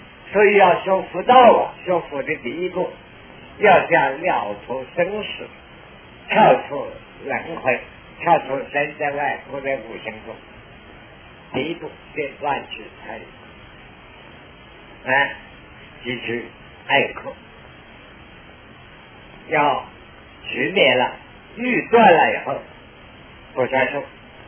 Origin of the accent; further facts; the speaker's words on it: China; 我们中国一般说出来，哎，我们中国人讲大乘菩萨